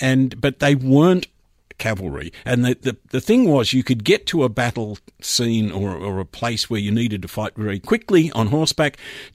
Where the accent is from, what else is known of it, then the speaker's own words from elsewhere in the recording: Sydney, New South Wales, Australia; I grew up in the South Sydney area around Mascot, Randwick, Rosebery, Botany, and there were horse stables everywhere